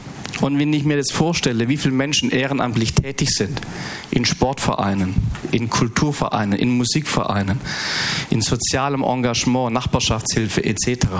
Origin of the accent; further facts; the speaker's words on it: Stuttgart, Baden-Württemberg, Germany; ich komme aus Stuttgart